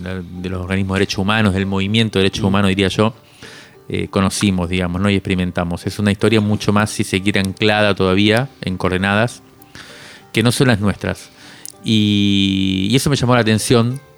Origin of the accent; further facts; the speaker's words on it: Cuba; como me crié en Cuba, conocía la Sierra Maestra.